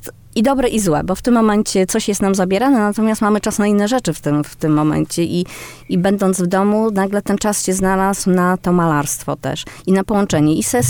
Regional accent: Szczytno, Warmian-Masurian Voivodeship, Poland; Też pierwsze, które powstało w mojej rodzinnej miejscowości w Szczytnie.

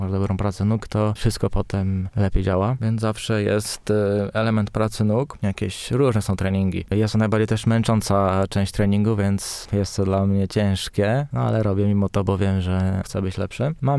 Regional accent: Warsaw, Masovian Voivodeship, Poland; now in Olsztyn, Poland; bo ja z Warszawy jestem

